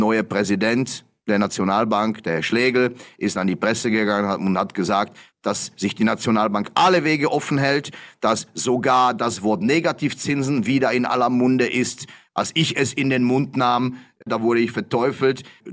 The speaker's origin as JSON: {"language": "German", "country": "Germany", "lives_now": "Switzerland", "said": "Also ich bin Deutscher, aber ich lebe hier sehr lange, aber ich schaue doppelt, weil natürlich immer noch mein Herz an Deutschland hängt"}